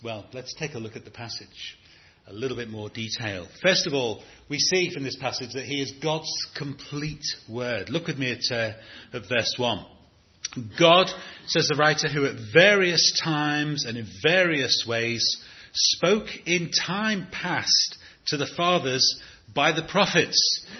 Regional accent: England, United Kingdom; English people tend to be fairly comfortable with their Englishness, as far as English people can be comfortable. We can tell all kinds of jokes about queuing and about the weather and about the England cricket team

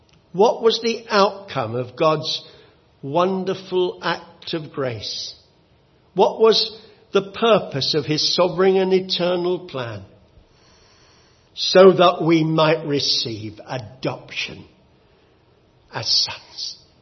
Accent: London, United Kingdom; When I was growing up in London, they're all over the place.

